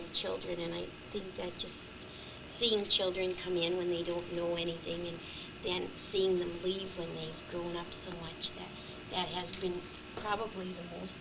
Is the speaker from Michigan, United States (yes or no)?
yes; Ishpeming, Michigan, United States; born there; I was born here in Ishpeming, Michigan, on November 24th, 1943.